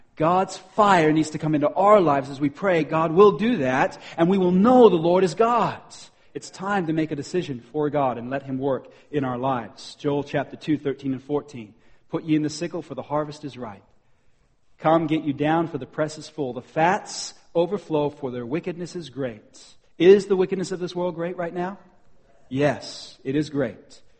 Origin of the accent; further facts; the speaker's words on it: United Kingdom; I'm British, you see, so I'm very reserved.